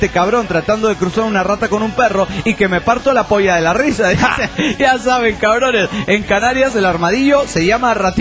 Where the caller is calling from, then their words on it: Bella Unión, Artigas, Uruguay; de Bella Unión, República Oriental del Uruguay.